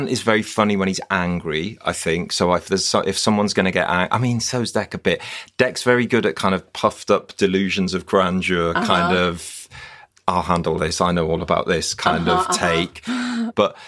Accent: Newcastle, North East England, United Kingdom; I'm from Newcastle originally

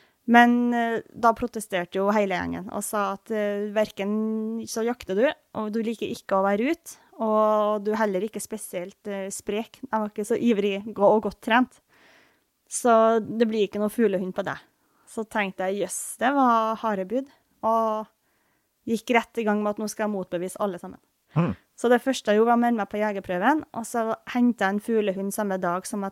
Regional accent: Ørland, Trøndelag, Norway; Det på Ørlandet. Mm. Et forblåst sted uten hverken fjell eller skog.

